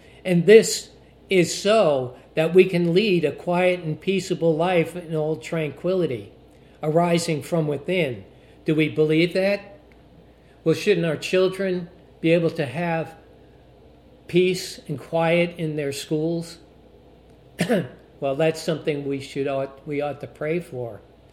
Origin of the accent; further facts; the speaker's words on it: New York, United States; You know, I grew up in New York, and 99% of all comedy and jokes was sarcasm.